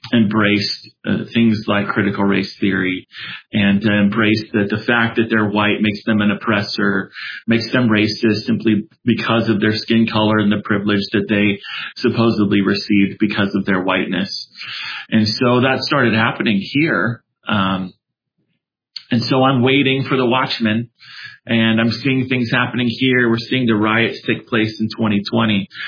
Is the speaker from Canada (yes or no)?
no; California, United States; now in Arizona, United States; we live here in Arizona. We're transplants from California, so don't hold that against us